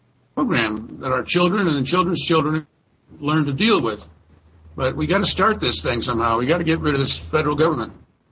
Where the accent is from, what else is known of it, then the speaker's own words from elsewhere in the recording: Chicago, Illinois, United States; Of course, I come from Illinois, so I mean, I know about that.